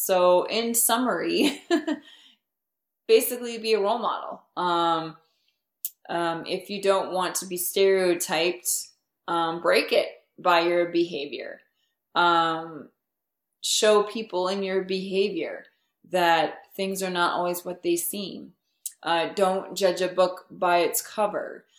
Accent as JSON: {"language": "English", "country": "United States", "said": "yeah, I'm like, you know, I'm American, you know, that kind of thing."}